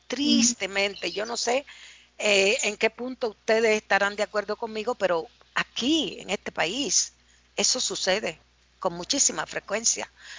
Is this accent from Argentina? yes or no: no; Dominican Republic; aquí, en mi país, la República Dominicana, pasa eso